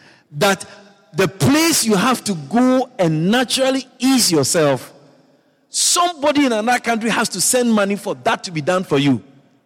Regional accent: Ghana; I'm from Ghana, so I think I can say things about Ghana. I know I'm Ghanaian Guyanese.

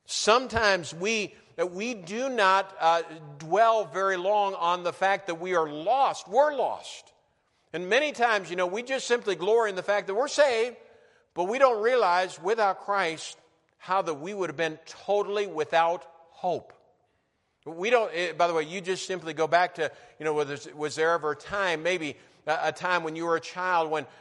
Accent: New Ulm, Minnesota, United States; Now, by the way, I grew up in New Ulm, Minnesota. New Ulm's a small town.

